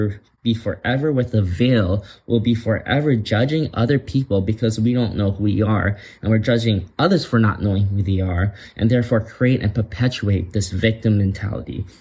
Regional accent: Hawaii, United States; And if you're like me growing up in Hawaii, you kind of know what I'm talking about.

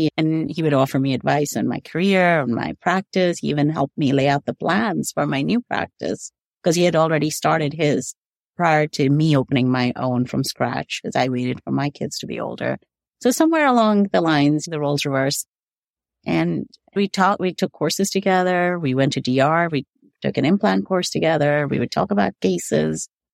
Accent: Abu Dhabi, United Arab Emirates; first language hi; English is a second language; also born or lived in India; I grew up, my formative years, I was 6 when we moved from India to Abu Dhabi, and that's where he was born. So he grew up, I grew up in an Indian predominant culture. I went to an Indian school in Abu Dhabi.

